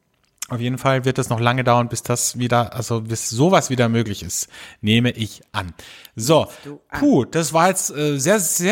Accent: Austria; also bei uns in Österreich zumindest, der bekanntesten Tierauffangstationen

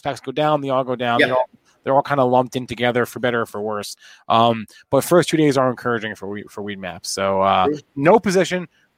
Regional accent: New Jersey, United States; New Jersey, come on, dirty Jersey, the armpit of America, represent.

